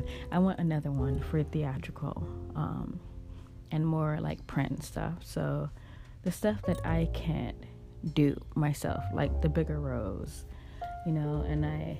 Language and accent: English; Los Angeles, California, United States; now in New York, United States; my city, my original city, my hometown, LA.